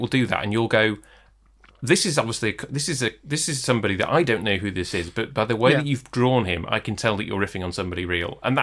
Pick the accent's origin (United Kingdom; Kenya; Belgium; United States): United Kingdom; you and I like weren't offended by the caricatures of us as British people.